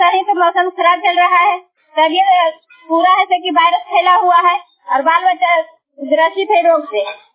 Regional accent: Fatehpur, India; मैं फतेहपुर के रहने वाली हूँ, कोसला पंचायत से।

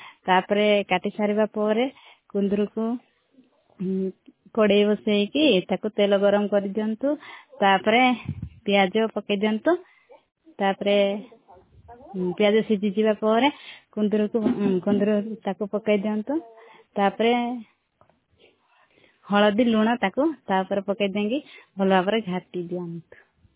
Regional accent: Raikhal, Odisha, India; ଆମ ଗାଁ ରାଇଖଲ।

